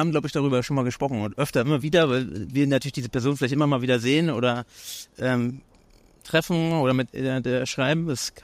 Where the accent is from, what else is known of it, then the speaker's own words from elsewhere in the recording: Berlin, Germany; die Stadt Berlin, was ja meine Heimat und mein kreativer Hotspot ist.